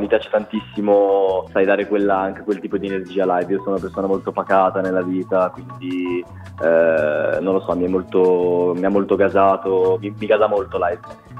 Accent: Savona, Liguria, Italy; Ti dirò delle leggende del punk di Savonese, che è la città di Savona, la città da dove vengo io

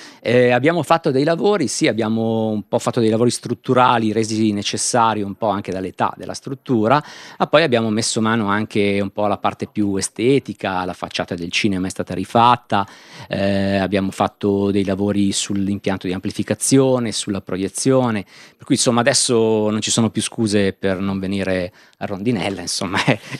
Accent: Sesto San Giovanni, Lombardy, Italy; noi siamo di Sesto e abbiamo questa identità legata al lavoro, al mondo del lavoro. Ci svegliavamo da piccoli con il ritmo della sirena della Falck

